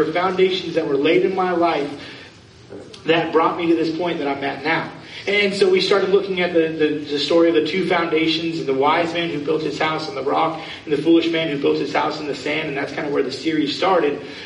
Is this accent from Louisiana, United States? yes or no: no; Florida, United States; I grew up in Florida, so I grew up as a beach kid